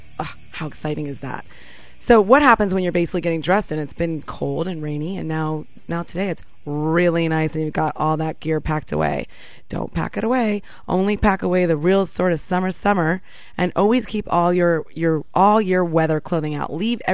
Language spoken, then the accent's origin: English; San Mateo, California, United States; Now, Josie and I are both Bay Area brats, and as I was reading in her bio, I'm from San Mateo, so Bay Area would be California